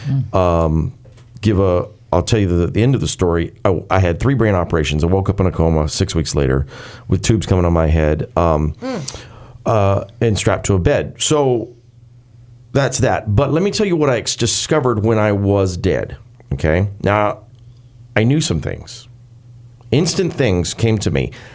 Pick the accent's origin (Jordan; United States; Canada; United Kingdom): United States; the South; I grew up in the South. I grew up loving barbecue.